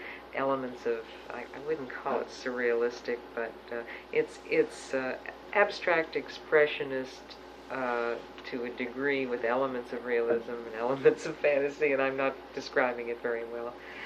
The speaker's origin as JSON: {"language": "English", "town": "Pittsburgh", "region": "Pennsylvania", "country": "United States", "tie": "born or raised there", "said": "My collaborators and I, a woman with whom I grew up in Pittsburgh named June Reisner"}